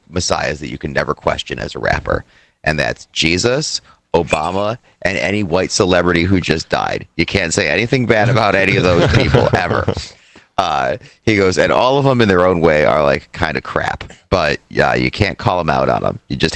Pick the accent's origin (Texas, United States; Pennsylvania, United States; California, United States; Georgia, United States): Pennsylvania, United States; Philadelphia; accent: Philly; And Freedom Fiends is how I practice not speaking like I'm from Philly at all times.